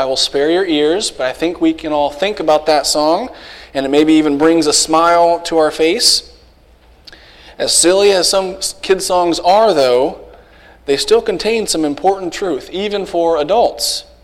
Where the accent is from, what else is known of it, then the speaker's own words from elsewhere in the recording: Bueller, Kansas, United States; my wife Hannah, and I'm from Bueller, Kansas, where I grew up, and now we go to church in Newton